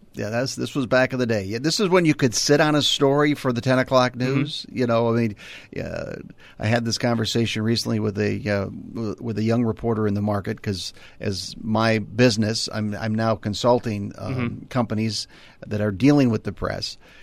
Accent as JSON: {"language": "English", "town": "Minneapolis", "region": "Minnesota", "country": "United States", "tie": "born or raised there", "said": "I grew up in Minneapolis, okay. You know, Minneapolis Southwest, right over by Lake Harriet."}